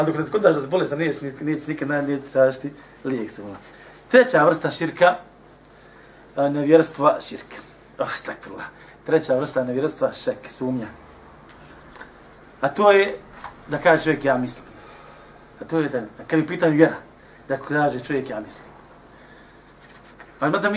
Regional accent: Bosnia & Herzegovina; I bojim se da je ovo stanje dosta naših bošnjaka, muslimana, kod nas u Bosni i Hercegovini.

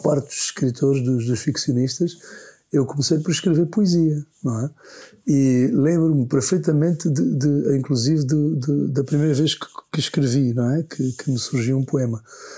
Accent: Angola; Como angolano, tudo isso, quer dizer, sou mais atento a determinadas questões do que outras

